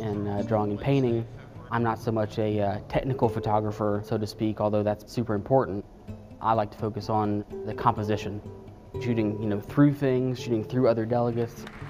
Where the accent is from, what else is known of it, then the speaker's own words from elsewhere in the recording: Atlanta, Georgia, United States; moved away as an adult; I'm actually from Atlanta, Georgia. I spent 32 years in Atlanta, and my love of motorsports photography brought me to West Virginia